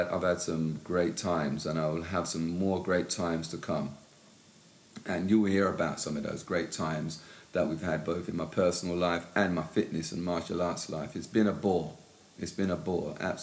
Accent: London, United Kingdom; born there; I was born in London. My parents still live in London. And I just choose to live just on the tip of London.

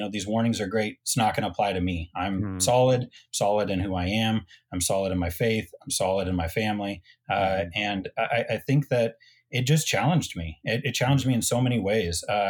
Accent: Seattle, Washington, United States; moved away as an adult; now in Cleveland, United States; I am now living in Cleveland, Tennessee. Moved here about 2 years ago after being born and raised in the Seattle area.

